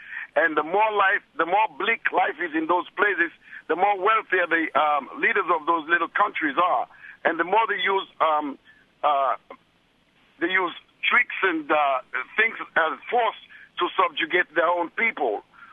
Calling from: Oakland, California, United States; Yes, I'm calling from Oakland, California.

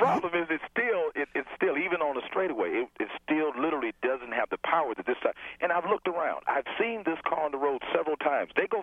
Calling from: Atlanta, Georgia, United States; I'm calling from Atlanta, Georgia.

